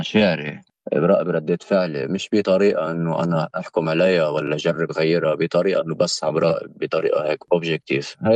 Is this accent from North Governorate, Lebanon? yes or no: yes; Tannourine, North Governorate, Lebanon; تنورين ضيعتي وحبيبة قلبي، ومطرح ما بي هلأ موجود، وجداني كله تنورين، بحبها كتير. أنا هلأ مش سكن فيها حاليا، بس في مشروع بعدين أنه هيك أرجع لفوق